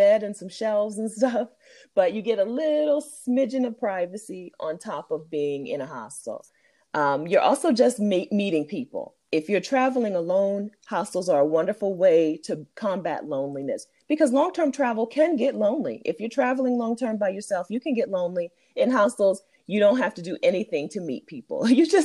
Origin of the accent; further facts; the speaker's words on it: Dover, Delaware, United States; moved away; When I first left Delaware, I'm from Dover, Delaware. When I first left Delaware, I thought I was going to spend a lot of time in Malaysia.